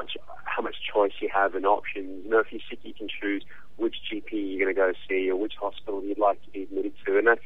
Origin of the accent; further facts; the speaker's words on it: South Africa; moved away as an adult; also born or lived in Australia; I grew up in South Africa, and then I trained in medicine in Australia.